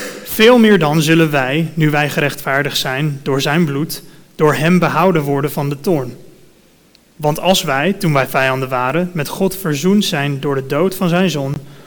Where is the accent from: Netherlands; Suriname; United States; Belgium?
United States; ik spreek wel Nederlands. Mijn moeder is Nederlands, maar ik ben opgevoed in Amerika. En dus daar woon ik bijna mijn hele leven.